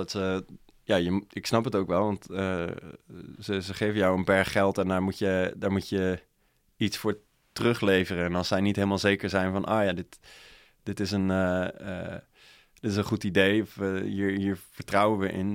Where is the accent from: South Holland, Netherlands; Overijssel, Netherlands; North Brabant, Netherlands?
South Holland, Netherlands; Dordrecht; Ik kom zelf uit Dordrecht